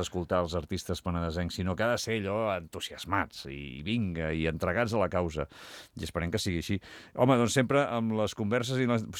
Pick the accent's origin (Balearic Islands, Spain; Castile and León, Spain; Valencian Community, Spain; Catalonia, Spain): Catalonia, Spain; Sant Quintí de Mediona; Jo recordo fins i tot Sant Quintí de Mediona, el meu poble